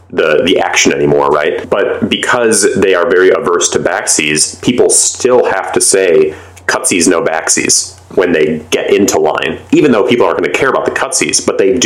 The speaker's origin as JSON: {"language": "English", "country": "United States", "said": "even just very socially normal niceties that Vince and I, being American, will do will not fly in Vermeklindam."}